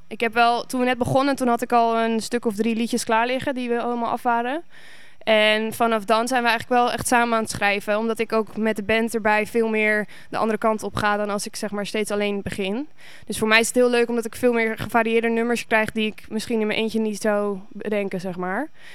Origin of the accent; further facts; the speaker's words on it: Purmerend, North Holland, Netherlands; Nou, dat is wel weer grappig, want ik kom oorspronkelijk uit Purmerend.